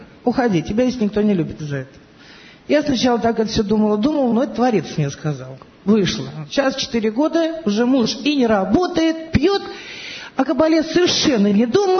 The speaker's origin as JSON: {"language": "Russian", "region": "Moscow", "country": "Russia", "said": "Я из Москвы."}